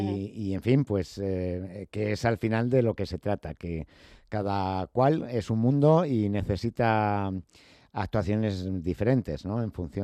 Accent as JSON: {"language": "Spanish", "town": "Madrid", "region": "Community of Madrid", "country": "Spain", "said": "Yo soy de Vicálvaro y no me avergüenzo a decirlo"}